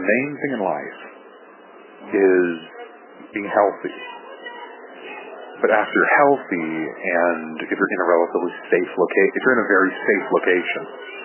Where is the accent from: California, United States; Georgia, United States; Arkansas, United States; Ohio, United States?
California, United States; I'm from Northern California, and I can pronounce words correctly.